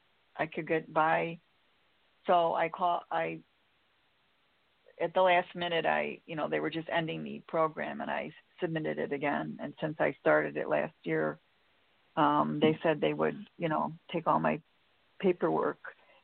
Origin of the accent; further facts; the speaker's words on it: Illinois, United States; I'm from Illinois.